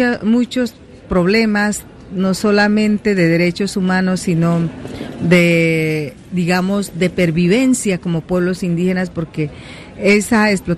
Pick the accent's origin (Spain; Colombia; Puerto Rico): Colombia; Amazon region; yo soy indígena huitoto de la Amazonía colombiana. … lengua huitoto munica, de mi nación huitoto